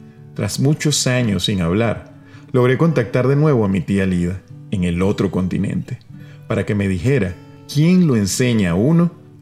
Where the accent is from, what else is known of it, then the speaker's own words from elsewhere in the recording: Venezuela; ¿Cómo podría dejar que se perdiera ese legado tan nuestro como venezolanos y como calabreses?